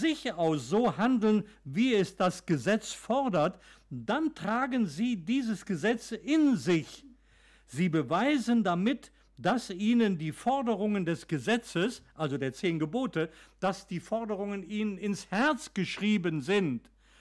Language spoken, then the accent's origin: German; Austria; ich bin in Österreich groß geworden, als Österreicher natürlich, und bin groß geworden in der römischen Kirche.